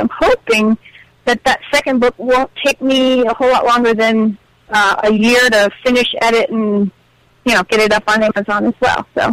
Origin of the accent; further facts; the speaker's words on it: United States; because I'm an American. I don't know all these terms.